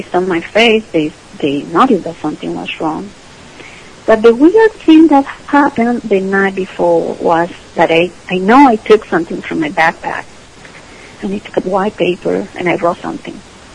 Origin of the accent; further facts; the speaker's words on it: Bogota, Bogotá D.C., Colombia; I'm from Colombia.